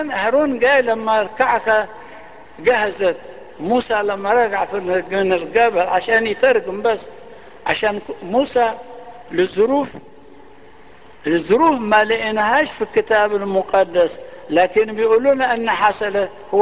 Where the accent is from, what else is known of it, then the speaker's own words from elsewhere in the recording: Egypt; وعندنا في مصر حاجة زي كده